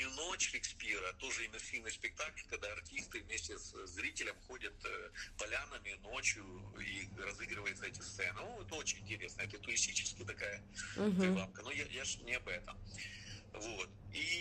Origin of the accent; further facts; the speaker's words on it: Kherson, Kherson Oblast, Ukraine; То есть мы из Херсона, люди там тоже, много беженцев, которые приходят, они из разных городов, но тоже херсонцы есть.